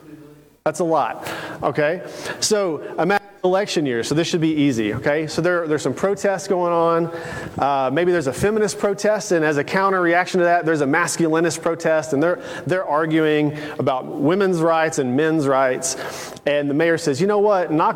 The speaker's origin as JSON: {"language": "English", "region": "Tennessee", "country": "United States", "said": "They were there from Kentucky. I was there from Tennessee."}